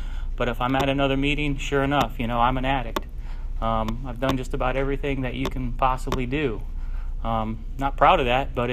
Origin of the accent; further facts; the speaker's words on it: Greenwood, Indiana, United States; also born or lived in South Bend; we moved from South Bend to Greenwood, Indiana in 1986, and I went to Center Grove High School.